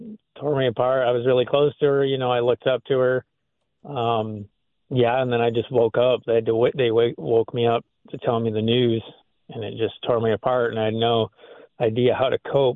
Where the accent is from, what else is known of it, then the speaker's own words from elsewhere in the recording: Plankinton, South Dakota, United States; I grew up in Plankinton, South Dakota. So close to Mitchell, South Dakota, east side of South Dakota, small town, about 700 people.